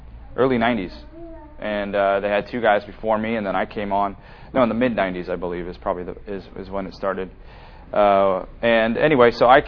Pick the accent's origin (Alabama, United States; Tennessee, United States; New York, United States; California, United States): California, United States; I grew up in the Bay Area, so I grew up in the Silicon Valley.